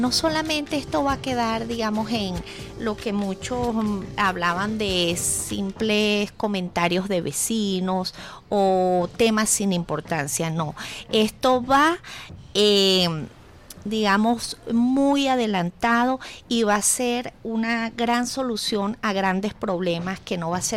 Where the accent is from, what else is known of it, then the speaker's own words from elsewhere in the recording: Venezuela; en mi país, del cual me siento muy orgullosa de ser venezolana